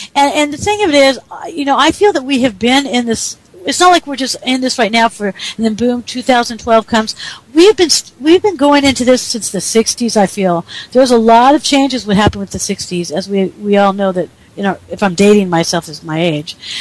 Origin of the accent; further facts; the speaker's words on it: Las Vegas, Nevada, United States; born there; I was born in Vegas, so maybe it's all full circle there.